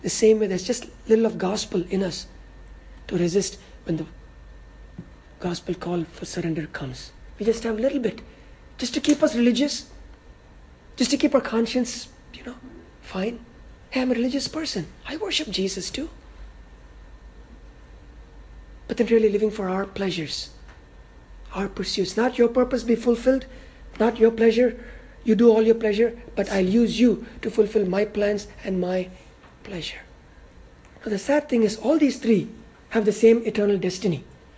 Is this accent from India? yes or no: yes; India; I come from India.